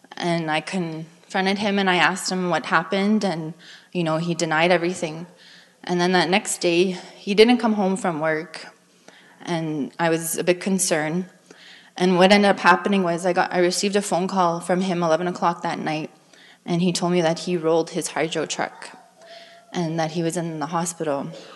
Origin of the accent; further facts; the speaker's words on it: Fairford First Nation, Manitoba, Canada; I am from Fairford First Nation, where Marty is from as well, so it's nice to see some familiar face.